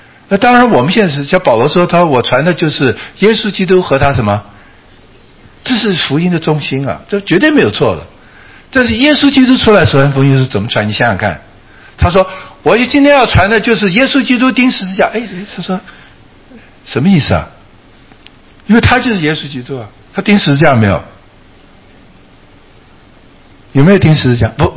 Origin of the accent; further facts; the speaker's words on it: Taiwan; 我们中国人很喜欢这一套，我从小在台湾就是这样